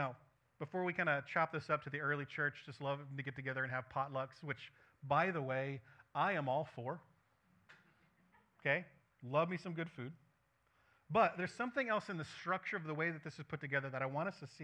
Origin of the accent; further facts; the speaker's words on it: United States; I am an American. I'm a Westerner. And I'm a product of that culture.